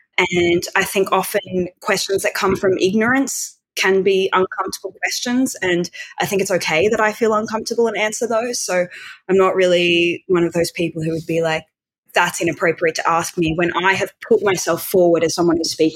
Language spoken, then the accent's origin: English; Australia; I'm 30, just turned 30, and I come from Australia, and I have been a full service sex worker in Sydney for 10 years now.